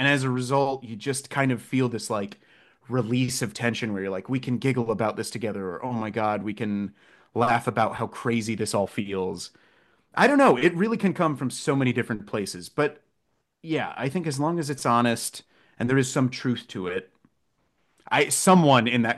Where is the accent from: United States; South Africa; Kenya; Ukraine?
United States; Midwest; every father I grew up around in the Midwest